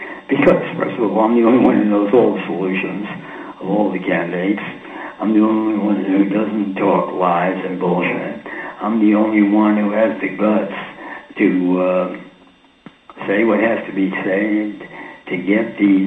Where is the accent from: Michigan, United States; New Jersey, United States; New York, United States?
New York, United States; Hey, I'm from New York. We do things fast. We think fast.